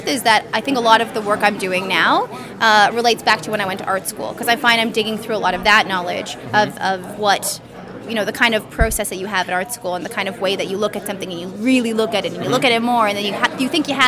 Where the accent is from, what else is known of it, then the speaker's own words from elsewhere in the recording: Canada; I'm Canadian, so I don't know a lot of the names of places